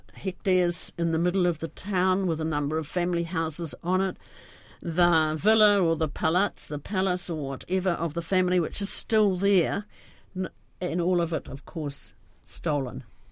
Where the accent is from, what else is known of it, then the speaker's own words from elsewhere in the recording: New Zealand; as a New Zealander, bring it home in my pack, as you do.